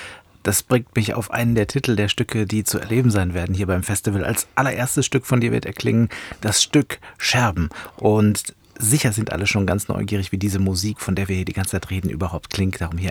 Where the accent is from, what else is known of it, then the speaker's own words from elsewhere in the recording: Hagen, North Rhine-Westphalia, Germany; weil ich bin in Hagen in Westfalen aufgewachsen. Und Hagen, da sagt man, das ist das Tor zum Sauerland.